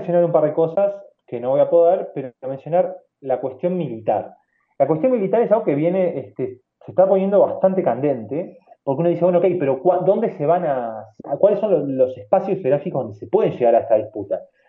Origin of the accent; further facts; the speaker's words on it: Uruguay; nos va a pasar, como uruguayos, como gobierno uruguayo